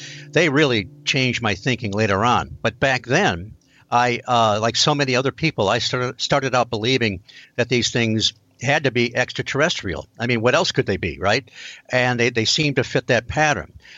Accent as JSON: {"language": "English", "region": "Michigan", "country": "United States", "tie": "born or raised there", "said": "it was mid 60s, and I grew up in Michigan."}